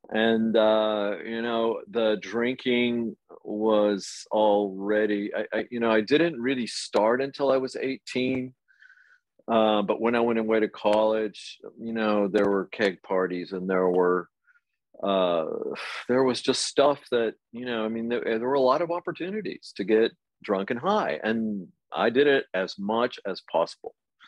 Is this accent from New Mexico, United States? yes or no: no; Amarillo, Texas, United States; moved away as an adult; now in Paris, France; I've lived in France now in Paris for 30 years. And I've lived in many places, but I grew up in Amarillo, Texas